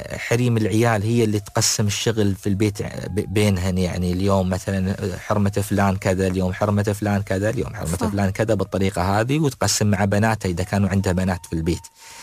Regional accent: Abu Dhabi, United Arab Emirates; أو حتى مثلا في المنطقة الغربية عندنا في أبوظبي

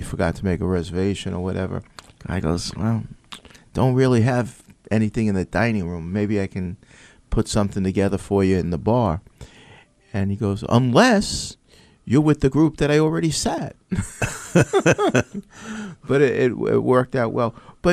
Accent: Oceanside, California, United States; born or raised there

